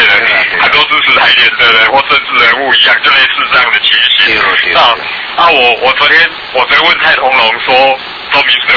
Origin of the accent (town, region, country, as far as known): Taiwan